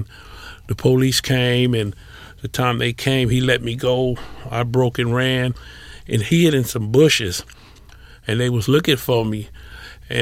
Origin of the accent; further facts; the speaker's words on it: Watts, California, United States; I grew up in Watts. Came from a great home.